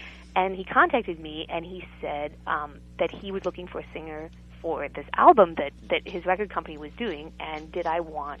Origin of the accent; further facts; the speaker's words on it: United States; so she actually wound up taking us all to, you know, to New York City because I grew up near New York City.